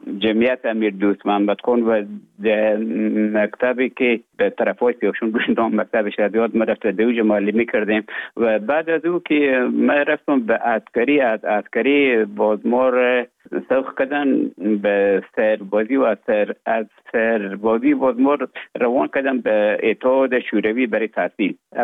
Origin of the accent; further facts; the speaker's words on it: Afghanistan; moved away as an adult; also born or lived in Russia; now in Finland; من در افغانستان بودم.